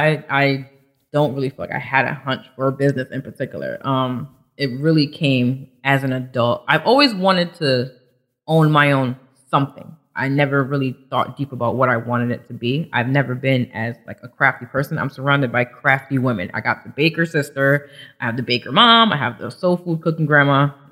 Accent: Bloomfield, Connecticut, United States; now in Windsor Locks, United States; Well, I am from Bloomfield, Connecticut.

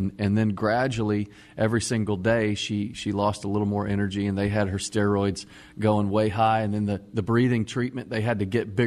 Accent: Dallas, Texas, United States; Oh, man, we grew up in Dallas.

